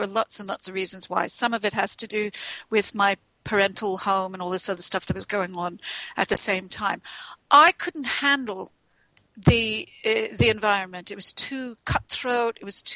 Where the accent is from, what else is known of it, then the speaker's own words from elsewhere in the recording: Long Island, New York, United States; now in London, United Kingdom; I grew up on Long Island, New York. I always knew which way was north, south, east, west. I could start talking like a New Yorker if you want me to, but I won't.